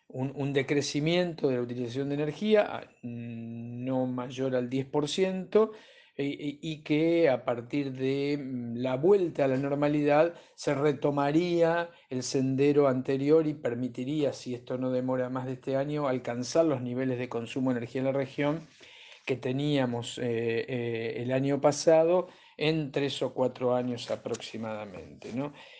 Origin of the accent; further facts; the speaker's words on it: Argentina; de Argentina